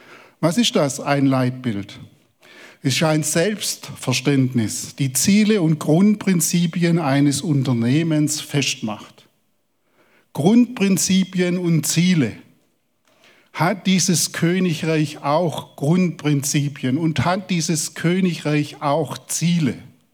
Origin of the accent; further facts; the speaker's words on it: Lunzingen, Baden-Württemberg, Germany; also born or lived in Ostfildern; Ich komme vom kurz vor dem Ende der Welt aus Lunzingen.